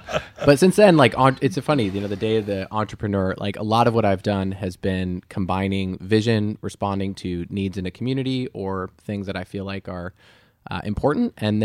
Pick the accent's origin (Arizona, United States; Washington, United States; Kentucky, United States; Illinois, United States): Washington, United States; Vashon; born there; I was born on Vermontville Road, just on the north end of Vashon, caught by the hands of a midwife